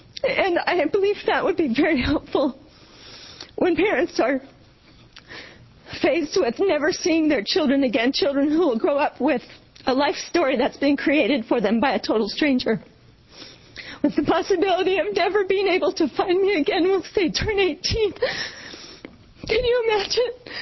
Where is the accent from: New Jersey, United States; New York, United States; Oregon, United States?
Oregon, United States; Springfield; I'm from Springfield, Oregon.